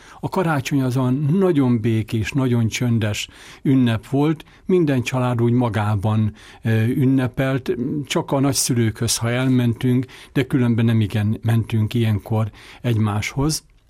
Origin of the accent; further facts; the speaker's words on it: Pócspetri, Szabolcs-Szatmár-Bereg, Hungary; Mint említettem, faluhelyen, Pózspetriben nőttem föl.